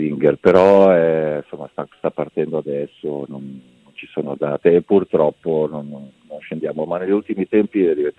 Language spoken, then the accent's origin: Italian; Lombardy, Italy; accent: Brianzolo; il mio dialetto, che è il brianzolo, che in realtà è un milanese un po' più paesano